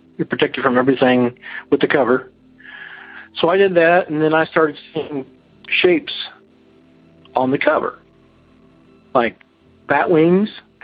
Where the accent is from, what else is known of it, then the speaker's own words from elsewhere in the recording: Indiana, United States; now in Weatherford, United States; I'm from Weatherford, Texas. And I used to live in Indiana. I grew up there as a child.